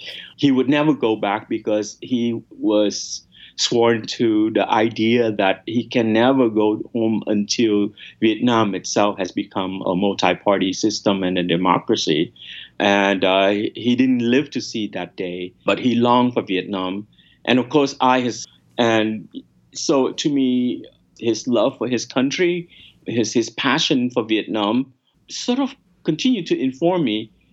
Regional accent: United States; thanks to him, I had a relatively comfortable life growing up in America.

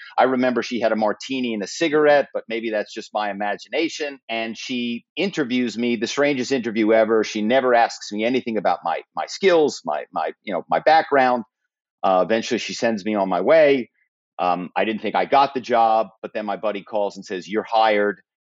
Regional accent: Philadelphia, Pennsylvania, United States; I grew up in Philadelphia, and my family is very well known in the automobile business.

